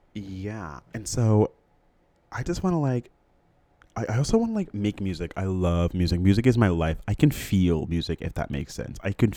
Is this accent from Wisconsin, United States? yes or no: no; Florida, United States; I grew up in Florida. I have a little brother who's in high school right now.